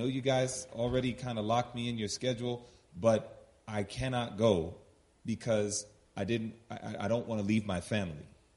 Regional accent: Queens, New York, United States; I'm from Hollis, Queens, New York.

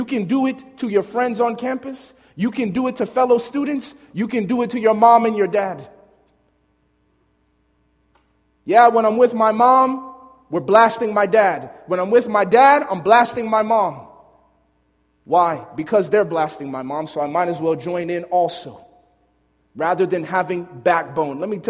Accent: Chicago, Illinois, United States; And I'm saying that as an inner city person. I grew up in Chicago. I used to be in the gang.

